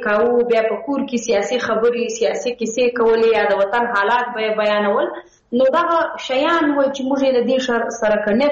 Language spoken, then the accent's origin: Pashto; Khyber Pakhtunkhwa, Pakistan; زه ته دواړي د پښتونخوا وطن بچی یو، دلته پاتې شوی یو، دلته پیدا شوی یو.